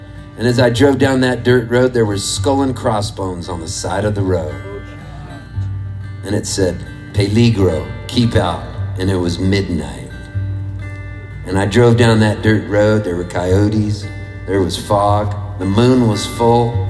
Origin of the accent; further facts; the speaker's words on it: Canada; I'm Catholic. I'm Canadian, huh?